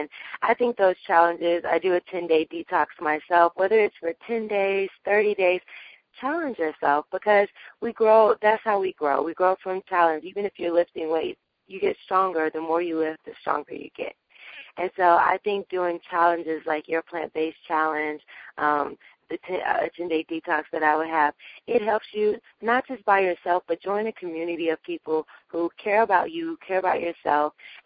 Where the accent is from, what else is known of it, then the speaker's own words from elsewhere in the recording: Tennessee, United States; And I'm from Tennessee, so I'm with taking it back home